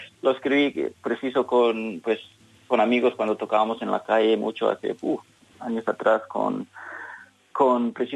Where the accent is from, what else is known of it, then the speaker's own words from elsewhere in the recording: Melbourne, Victoria, Australia; soy tal como soy y pues nacido y criado aquí en Melbourne con padres de otros países y amigos de todo el mundo.